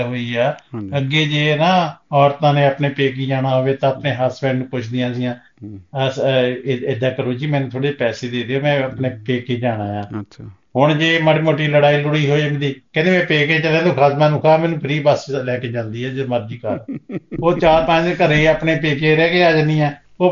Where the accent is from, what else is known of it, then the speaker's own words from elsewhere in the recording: Hoshiarpur, Punjab, India; ਅਸੀਂ ਹੁਸ਼ਿਆਰਪੁਰ ਸਾਡਾ ਜ਼ਿਲ੍ਹਾ